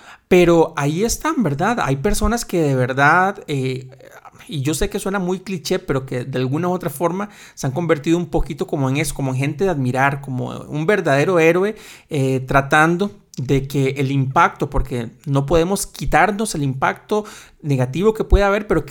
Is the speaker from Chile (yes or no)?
no; Costa Rica; born there; yo solo tuve suerte y nací en Costa Rica.